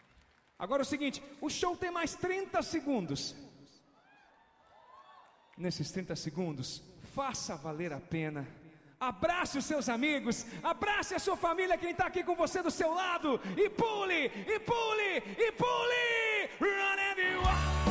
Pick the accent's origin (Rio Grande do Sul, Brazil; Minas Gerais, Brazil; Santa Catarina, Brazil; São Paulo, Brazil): Rio Grande do Sul, Brazil; Estrela; Somos gaúchos da cidade de Estrela e sempre levamos a bandeira da nossa cidade como forma de respeito às nossas raízes, às nossas origens.